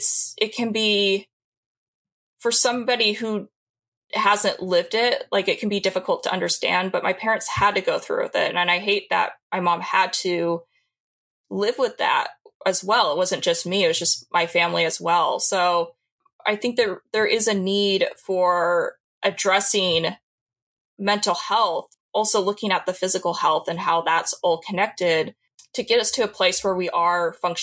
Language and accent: English; Oregon, United States; I've also done testimony in my home state of Oregon.